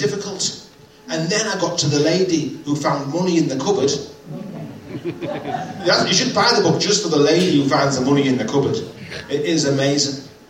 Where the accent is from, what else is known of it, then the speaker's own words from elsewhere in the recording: Hartlepool, North East England, United Kingdom; So I'm from Hartlepool. Did you know that?